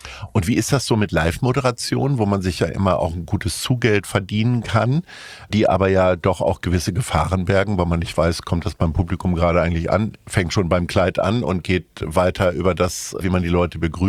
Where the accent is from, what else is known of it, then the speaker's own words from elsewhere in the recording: Hanover, Lower Saxony, Germany; Also ich bin ja Hannoveraner